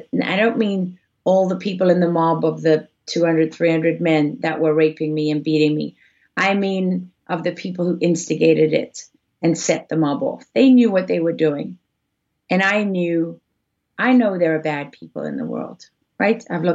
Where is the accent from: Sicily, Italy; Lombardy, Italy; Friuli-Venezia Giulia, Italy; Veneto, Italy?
Sicily, Italy; also born or lived in Africa; God, I'm Sicilian, Dave. And I was born and raised in Africa.